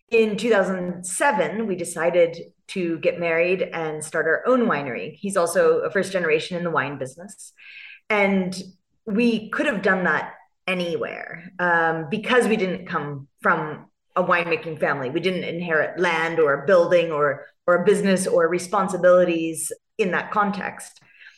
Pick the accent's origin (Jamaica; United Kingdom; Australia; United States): United States; California; accent: California; now in South Africa; that I'm a winemaker in the Swartland and in Franschhoek, and then I have this California accent. So I grew up in California.